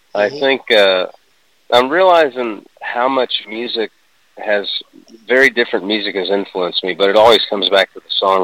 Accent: Texas, United States; now in Nashville, United States; Yeah, I grew up in Texas. My grandfather had a band with his brothers

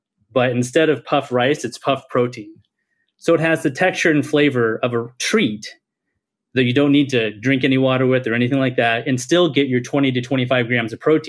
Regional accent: Iowa, United States; I grew up in Iowa, and I am an honorably discharged U.S. veteran

